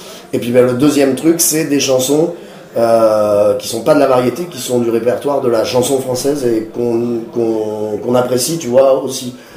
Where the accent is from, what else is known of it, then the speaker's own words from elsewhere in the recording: Albi, Occitanie, France; soit en allant au Pays Basque ou alors ils venaient chez nous à Albi, quoi.